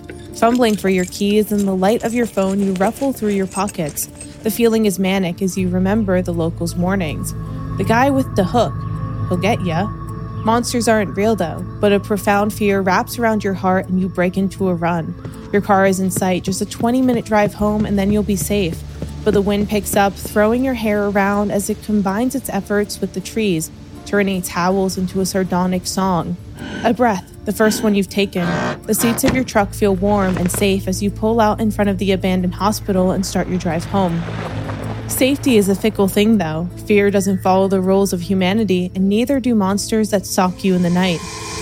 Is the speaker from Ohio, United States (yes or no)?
no; New York, United States; Yeah, I can't do a Staten Island accent, even though I'm from New York.